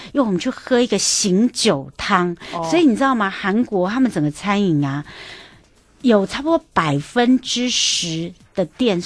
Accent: Taiwan; 我们台湾人都会觉得说啊，那我们顺便在这里喝酒吧。

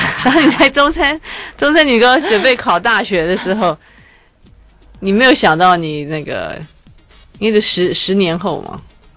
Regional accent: Taiwan

